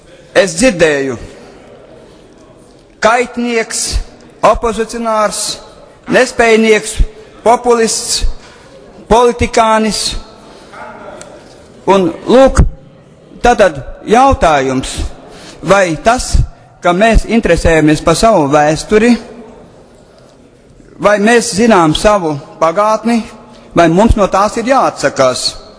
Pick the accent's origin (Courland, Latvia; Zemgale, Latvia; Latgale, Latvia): Latgale, Latvia; Viļaka; born there; es esmu dzimis, likvidētā Abrenes apriņķa bijušajā, palikušajā teritorijā Viļekas apriņķī.